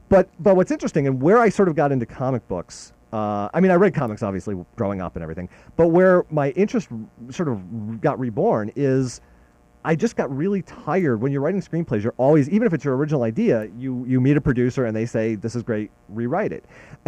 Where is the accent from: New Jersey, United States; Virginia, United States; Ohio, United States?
Ohio, United States; Cleveland; moved away as an adult; now in Los Angeles, United States; I moved to California. I was originally from Cleveland, Ohio, and I took the big step 2,500 miles away and moved to Los Angeles, where we are broadcasting, about a little over a decade ago